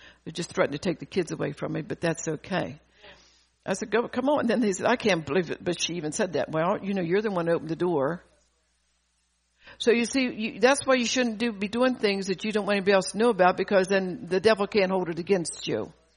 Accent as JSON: {"language": "English", "region": "Delaware", "country": "United States", "said": "you know I'm from Delaware and you're living in Florida"}